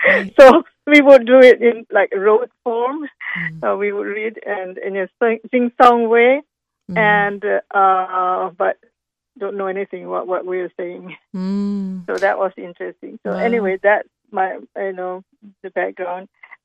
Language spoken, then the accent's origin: English; Malaysia; I grew up in Malaysia. And it's a country in Southeast Asia. It's a Muslim country